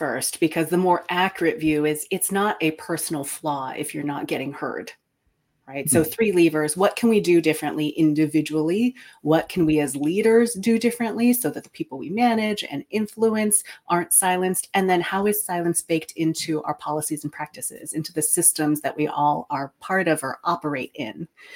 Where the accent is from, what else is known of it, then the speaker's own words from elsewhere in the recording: Taiwan; moved away; I am an immigrant from Taiwan. To respect my elders means to not question them, not question authority.